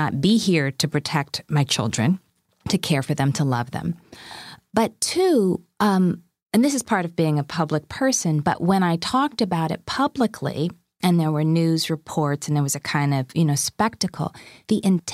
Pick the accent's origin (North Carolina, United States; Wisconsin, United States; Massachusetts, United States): Massachusetts, United States; also born or lived in Alabama / Chicago; so I was born in Alabama. I grew up in Massachusetts. I spent a lot of times back home in Alabama or in Chicago on the West Side when I was a kid.